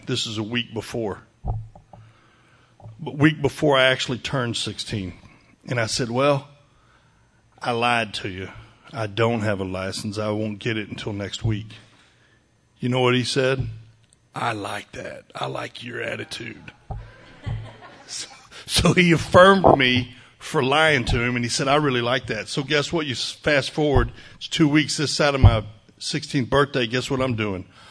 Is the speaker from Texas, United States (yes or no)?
yes; Dallas, Texas, United States; My story's the same. I grew up in Dallas.